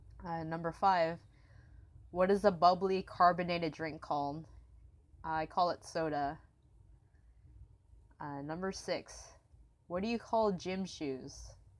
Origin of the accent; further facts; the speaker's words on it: Florida, United States; I am from Florida. Not born and raised